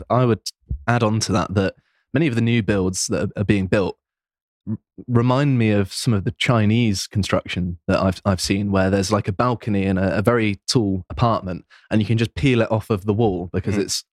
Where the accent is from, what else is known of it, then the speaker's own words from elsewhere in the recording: South West England, United Kingdom; significance to me because I'm from Devonshire